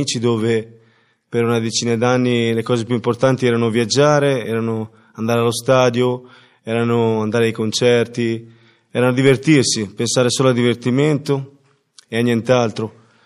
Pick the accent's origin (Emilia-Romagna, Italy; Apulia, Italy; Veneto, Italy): Emilia-Romagna, Italy; Cesena; vengo da Cesena, ho 42 anni